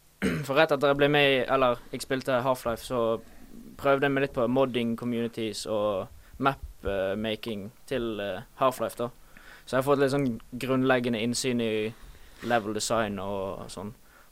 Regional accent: Bergen, Vestland, Norway; Jeg er 20 år, født og oppvokst i Bergen.

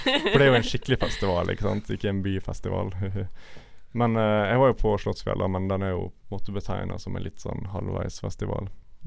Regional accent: Ålesund, Møre og Romsdal, Norway; når vi snakker om Ålesund der jeg er fra

